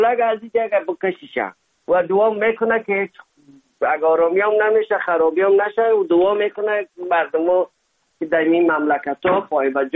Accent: Afghanistan; now in Germany; زمانی که ما از افغانستان آمدیم

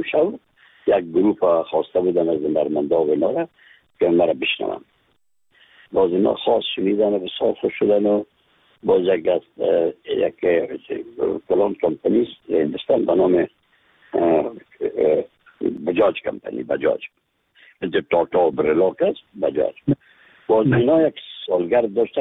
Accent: Afghanistan; از افغانستان هستم

